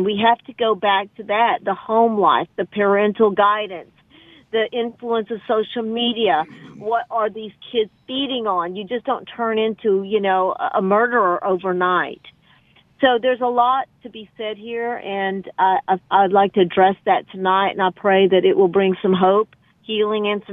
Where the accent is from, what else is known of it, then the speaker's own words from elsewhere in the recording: Texas, United States; after this tragic event that took place here in Texas, my home state.